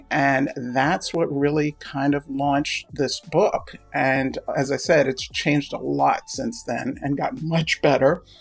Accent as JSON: {"language": "English", "town": "Brooklyn", "region": "New York", "country": "United States", "tie": "born or raised there", "also_born_or_lived": "New Jersey", "lives_now": "Long Island, United States", "said": "I live in Long Island. I'm a New York girl. I grew up in Brooklyn. I lived in New Jersey for a while, and then I eventually moved to Long Island."}